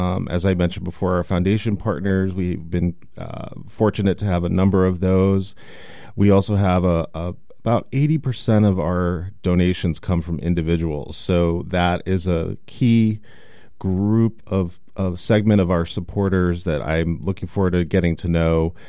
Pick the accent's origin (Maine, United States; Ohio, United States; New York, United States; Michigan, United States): Maine, United States; I'm actually from Maine originally, and I have spent quite a fair amount of time in Portland, Maine as well.